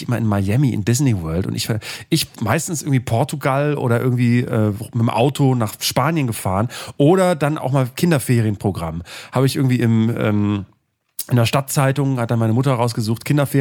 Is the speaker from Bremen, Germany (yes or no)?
yes; Bremen, Germany; das war früher bei uns in Bremen-Fegesack in der Grundschule